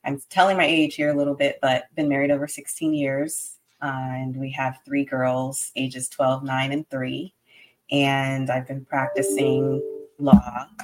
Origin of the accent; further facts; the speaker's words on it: Fort Lauderdale, Florida, United States; So I'm originally from Fort Lauderdale